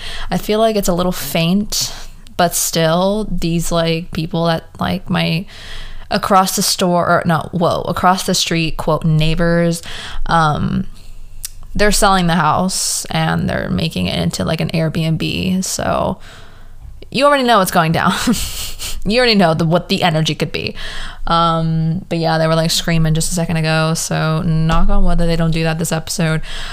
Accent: California, United States; also born or lived in Miami, United States; I was born in California, moved to Miami / Fort Lauderdale area when I was about 7. Then I moved back when I was like 12 or 13.

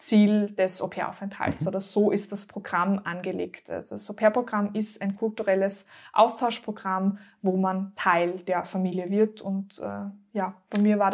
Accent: Austria; Und gerade als Österreicherin war ich es gewohnt, dass am Sonntag nicht viel passiert.

